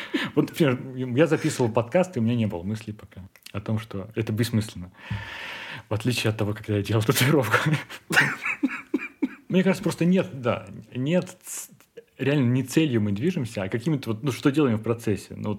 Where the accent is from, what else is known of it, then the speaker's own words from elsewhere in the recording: Russia; Я, да, я из России